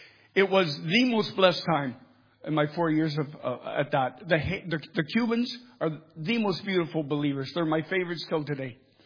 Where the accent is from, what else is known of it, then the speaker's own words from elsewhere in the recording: Toronto, Ontario, Canada; I'm a Canadian, from Toronto.